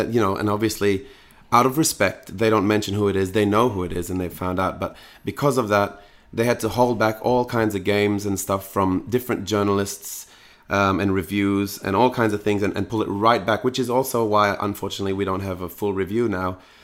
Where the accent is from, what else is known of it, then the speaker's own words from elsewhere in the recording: Brisbane, Queensland, Australia; I'm in Melbourne for PAX. You know, I'm from Brisbane and I don't get over here very often